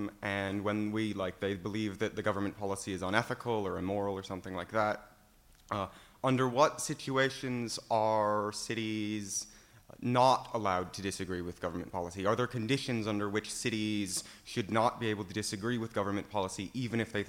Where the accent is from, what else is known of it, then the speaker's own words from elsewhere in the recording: Paso Robles, California, United States; I'm from Paso Robles.